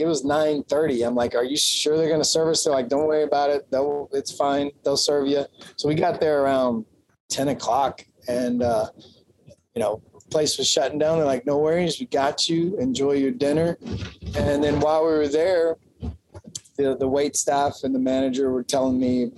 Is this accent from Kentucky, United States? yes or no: yes; Kentucky, United States; and I'm from Kentucky, as you can see on my